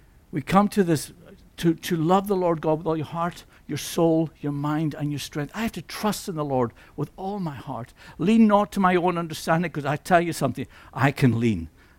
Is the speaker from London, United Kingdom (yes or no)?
no; Lewis, Scotland, United Kingdom; born there; I was born in Lewis.